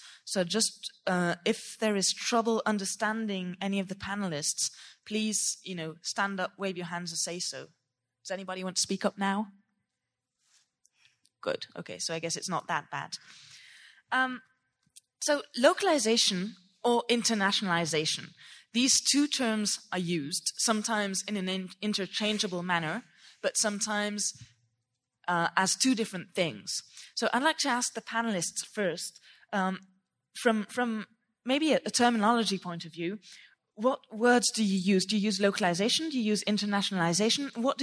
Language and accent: English; Switzerland; also born or lived in England; I'm a French-English bilingual. I was born in England, raised in Switzerland, so I've always lived with two languages.